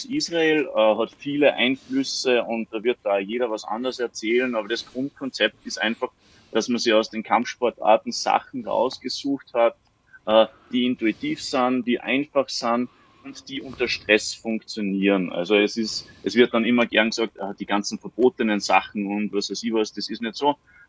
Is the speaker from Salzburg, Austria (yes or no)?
yes; Salzburg, Austria; Ich bin aus Salzburg. Ich habe eine Krav Maga Schule in Salzburg.